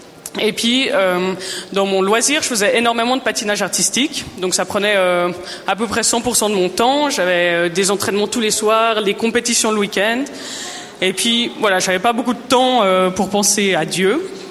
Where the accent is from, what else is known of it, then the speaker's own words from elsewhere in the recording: Vallorbe, Vaud, Switzerland; Alors, on se présente … On vient de Valorbe. On est mariés depuis 3 ans. On a 24 pour moi, 26 pour Kevin, 26 ans.